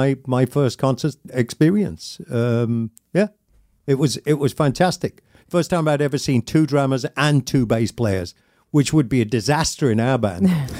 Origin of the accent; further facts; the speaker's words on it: Sheffield, Yorkshire and the Humber, United Kingdom; my hometown or close to my hometown of Sheffield